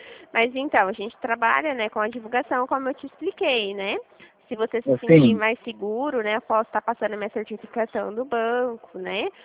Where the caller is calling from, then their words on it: Dracena, São Paulo, Brazil; Eu falo da cidade de Dracena, interior de São Paulo.